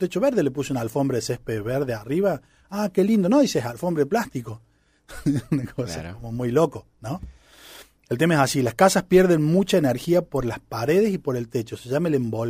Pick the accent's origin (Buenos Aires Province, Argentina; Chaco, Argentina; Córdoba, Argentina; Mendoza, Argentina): Córdoba, Argentina; Salsacate; tuve la posibilidad de irme a Salzacate, que es mi pueblo.